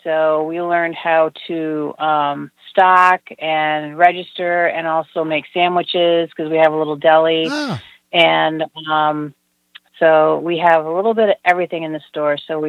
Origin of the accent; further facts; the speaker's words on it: Vermont, United States; Yeah, I grew up in Vermont, so to me, this is a second home.